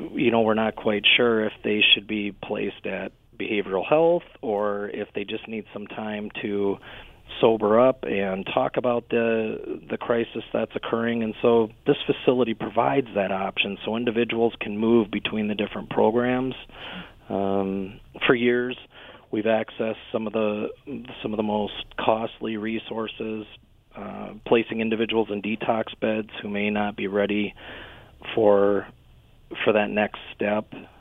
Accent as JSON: {"language": "English", "town": "Rapid City", "region": "South Dakota", "country": "United States", "tie": "born or raised there", "said": "I was born and raised in Rapid City"}